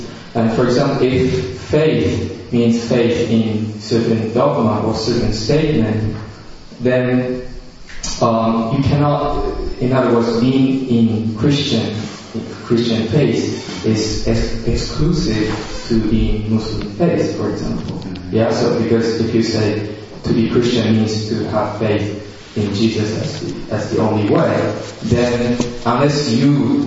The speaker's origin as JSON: {"language": "English", "country": "Japan", "said": "And for example, I come from Japan, and I my family is Buddhist, mm-hmm. right? So when I go back to Japan"}